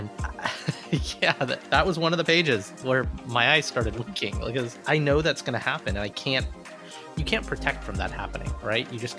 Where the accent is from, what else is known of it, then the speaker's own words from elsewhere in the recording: the South, United States; For little Asian kids like us growing up in the South, to see someone that looked like you on the screen, super important.